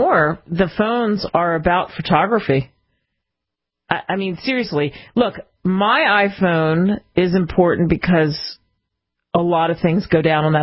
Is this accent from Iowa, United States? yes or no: no; Cherry Hill, New Jersey, United States; I grew up in Cherry Hill over the bridge from Philly.